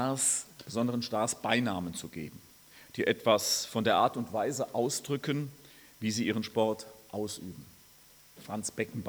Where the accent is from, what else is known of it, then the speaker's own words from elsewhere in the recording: Rhineland-Palatinate, Germany; ich komme aus der Pfalz, ne?